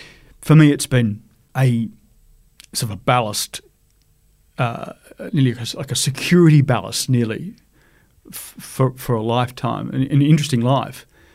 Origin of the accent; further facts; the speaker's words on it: Canberra, Australian Capital Territory, Australia; I grew up there. I was born in Canberra